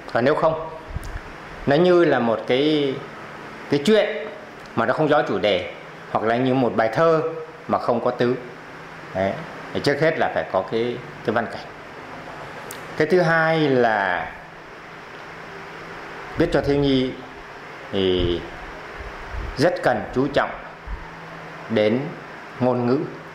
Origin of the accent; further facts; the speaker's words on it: Đại Lịch, Yên Bái, Vietnam; Quê tôi thì ở xã Đại Lịch, cũng là nơi cái vùng đất kháng chiến của Nguyễn Văn Trấn.